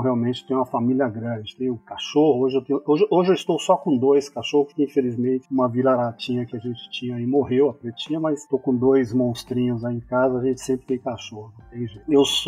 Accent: São Paulo, Brazil; born there; tenho 57 anos, nasci aqui em São Paulo, na capital paulistano.

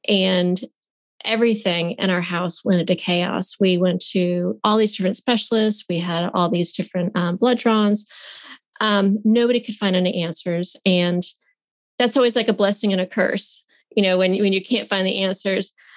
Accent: Georgia, United States; we got to go see a specialist in New York City, and we're from Georgia. So it was quite the trip

